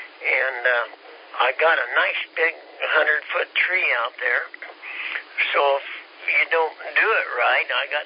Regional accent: Kansas, United States; You know, I'm from Kansas and we don't believe in guns up there.

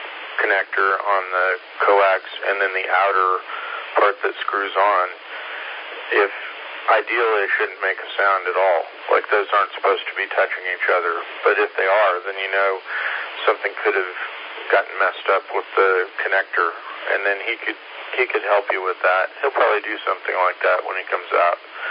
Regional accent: Bakersfield, California, United States; And then I grew up in California

